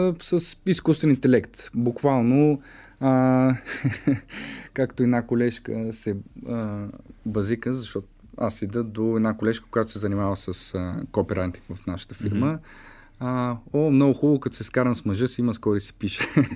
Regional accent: Plovdiv, Plovdiv Province, Bulgaria; примерно за град Пловдив, тъй като съм пловдивчанин.

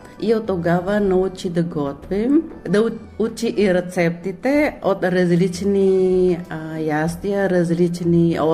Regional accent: Indonesia; Bulgarian is a second language; now in Bulgaria; Защото аз идвам от Индонезия, транзит в Малезия

